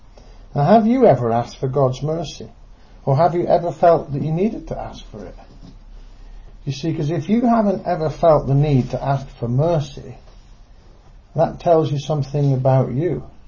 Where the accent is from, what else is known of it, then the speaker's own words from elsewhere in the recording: England, United Kingdom; perhaps in part because I come from Britain, United Kingdom, England, where we're all a bit buttoned up and we all tend to be a bit straight-laced.